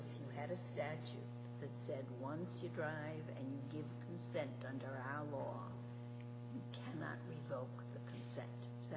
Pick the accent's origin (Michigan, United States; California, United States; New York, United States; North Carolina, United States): New York, United States; when I drive in Wisconsin and I'm from New York